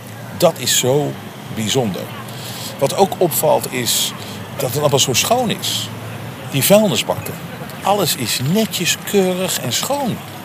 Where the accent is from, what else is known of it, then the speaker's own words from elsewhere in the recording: Netherlands; mijn vader is Deen. Mijn moeder was Nederlands. Ik ben gewoon opgegroeid in Nederland.